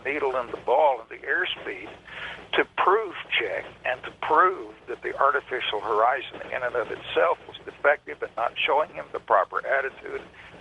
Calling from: College Station, Texas, United States; I'm out of College Station, Texas.

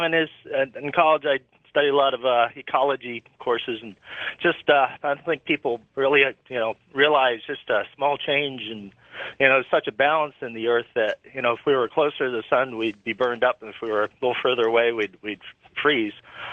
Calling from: Portland, Oregon, United States; I'm calling from Portland, Oregon.

